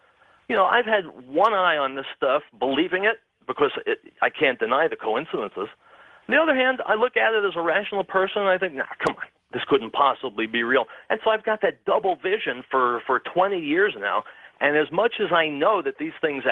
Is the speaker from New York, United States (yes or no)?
yes; Brooklyn, New York, United States; Well, I grew up in Brooklyn, so that would be my first choice.